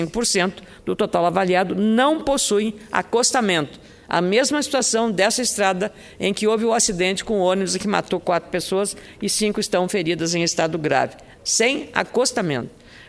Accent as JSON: {"language": "Portuguese", "region": "Rio Grande do Sul", "country": "Brazil", "said": "eu fico muito triste como gaúcha"}